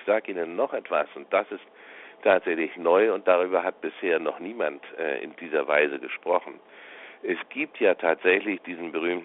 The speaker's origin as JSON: {"language": "German", "region": "Bremen", "country": "Germany", "tie": "born or raised there", "said": "in meiner Heimatstadt Bremen"}